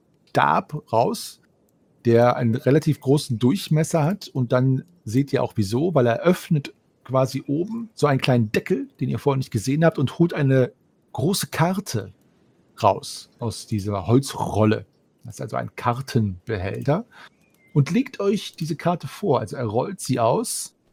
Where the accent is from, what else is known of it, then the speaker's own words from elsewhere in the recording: Canada; Weil ich bin Kanadier